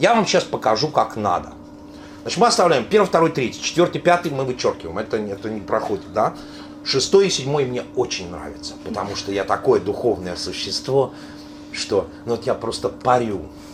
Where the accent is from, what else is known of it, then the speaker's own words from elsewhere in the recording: Russia; born there; вообще я в оригинале родился в России